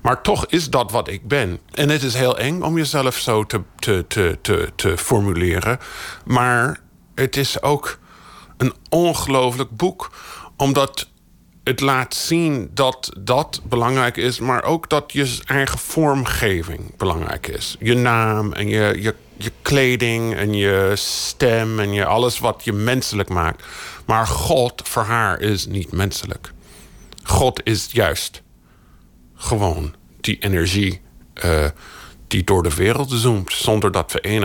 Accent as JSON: {"language": "Dutch", "country": "United States", "tie": "born or raised there", "said": "Ik ben in de Verenigde Staten opgegroeid. En ik ben in de jaren 80 opgegroeid"}